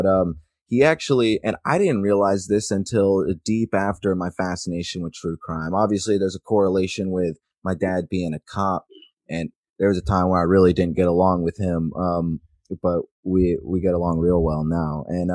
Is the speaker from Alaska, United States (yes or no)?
yes; Eagle River, Alaska, United States; a barista in my hometown in Eagle River, right outside of Anchorage.